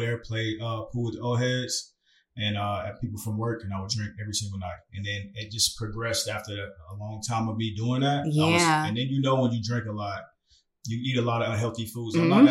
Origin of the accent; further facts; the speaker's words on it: Fayetteville, North Carolina, United States; Okay, so yes, originally I'm from Fayetteville. Well, originally I was a military brat, you know.